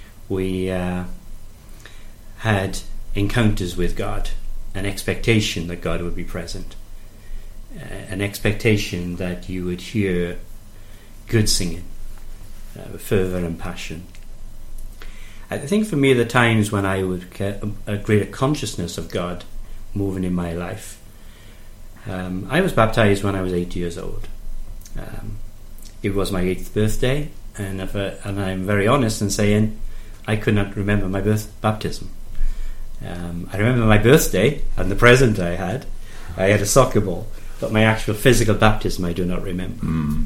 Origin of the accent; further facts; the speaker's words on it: Wales, United Kingdom; As you can tell by my accent, I'm not German. I'm a very proud Welshman.